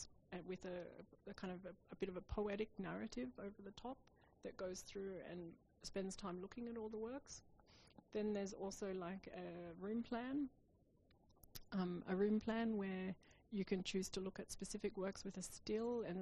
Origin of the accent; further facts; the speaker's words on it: Australia; now in Berlin, Germany; my background as an Australian artist living in Berlin